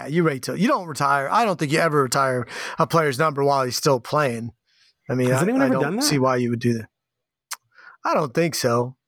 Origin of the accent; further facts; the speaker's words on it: East Coast, United States; now in Portland, United States; growing up on the East Coast, Buck Williams is the Nets